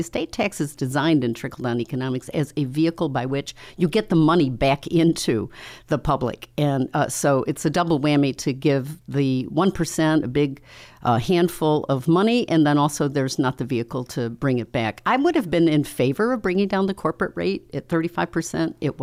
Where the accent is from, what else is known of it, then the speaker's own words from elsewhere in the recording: New York, United States; I grew up in Western New York, and I've lived in the Southern Tier in the Finger Lakes my entire life.